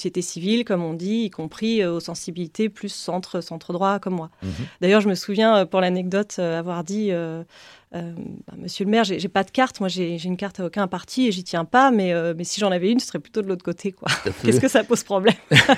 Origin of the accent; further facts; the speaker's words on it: Toulouse, Occitanie, France; now in Poitiers, France; Oui, exactement. J'ai grandi à Toulouse.